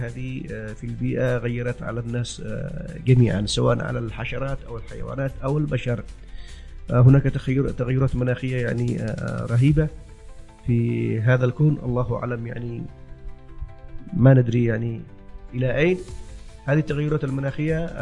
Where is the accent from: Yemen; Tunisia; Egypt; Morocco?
Yemen; هذا كان منتشر في الدول الأوروبية ولا يوجد عندنا في اليمن.